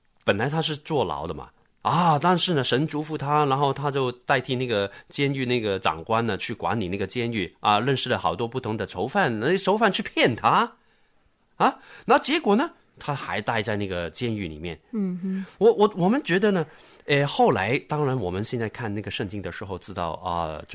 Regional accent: China; 我们中国人不是有一句话说？岁寒才知松柏嘛

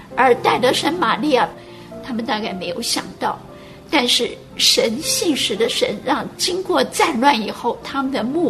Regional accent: China; 信心告诉我们耶稣爱我们中国人，信心告诉我们耶稣是唯一的拯救。

